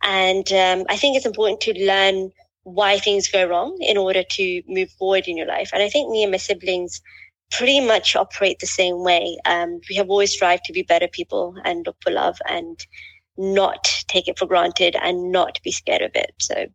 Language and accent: English; London, United Kingdom; So I am originally from England, born and brought up in London. My family still reside in London. So I'm Pakistani. My parents are obviously also Pakistani.